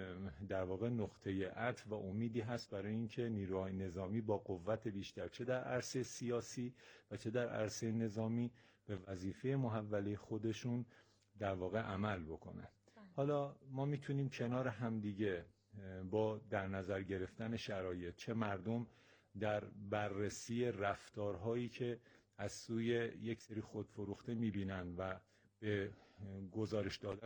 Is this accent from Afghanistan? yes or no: no; Iran; هر کدوم از ما به عنوان یک ایرانی یک وظیفه داریم